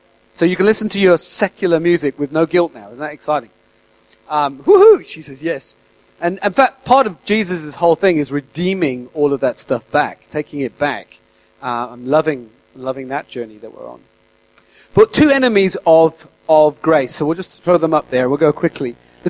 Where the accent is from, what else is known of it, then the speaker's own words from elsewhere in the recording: United Kingdom; because we're British, we normally get revelation first